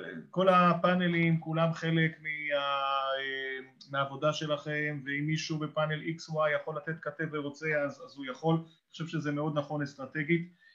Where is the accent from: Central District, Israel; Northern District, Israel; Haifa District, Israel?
Haifa District, Israel; Haifa; אני חיפאי, אבל אתה יודע, אנחנו כל כך רוצים להיות שם